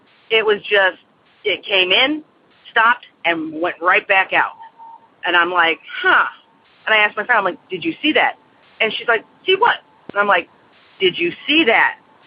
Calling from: Aurora, Illinois, United States; I'm calling from Aurora, Illinois.

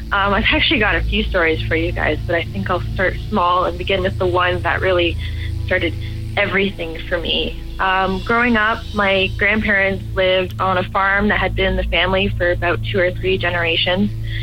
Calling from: Toronto, Ontario, Canada; I'm 23 years old, and I'm calling from Toronto, Canada.

